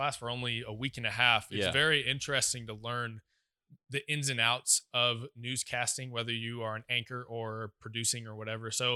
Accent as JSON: {"language": "English", "town": "Edmond", "region": "Oklahoma", "country": "United States", "said": "Because I'm originally from Edmond, Oklahoma, and it was close, and it was cheaper for the most part."}